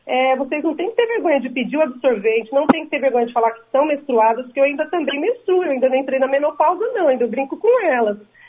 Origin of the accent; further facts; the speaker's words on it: Porto Alegre, Rio Grande do Sul, Brazil; Eu sou de Porto Alegre, estou um pouquinho nervosa.